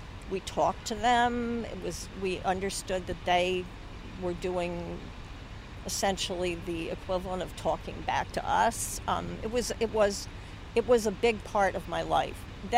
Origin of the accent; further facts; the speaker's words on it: Philadelphia, Pennsylvania, United States; Oh, it was when I was growing up in Philadelphia.